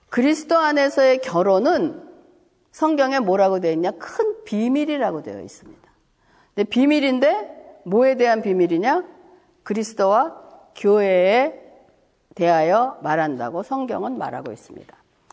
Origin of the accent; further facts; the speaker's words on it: South Korea; 뭐 다 문화가 다르지만 우리는 이제 한국 사람이니까 한국에 대해서 생각을 한다면